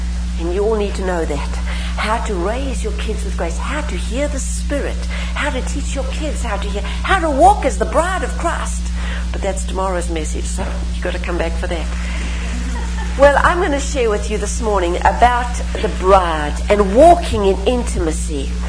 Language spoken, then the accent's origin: English; East London, Eastern Cape, South Africa; I was born in East London, which is right on the east coast of South Africa